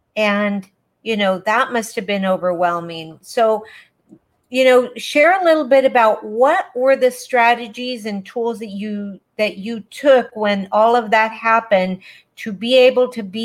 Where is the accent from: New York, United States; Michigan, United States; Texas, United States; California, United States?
California, United States; San Diego; born there; I was born here in San Diego.